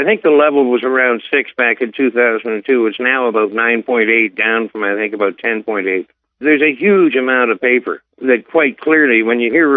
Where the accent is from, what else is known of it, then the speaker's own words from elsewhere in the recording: Canada; I'm a Canadian watching this absolutely aghast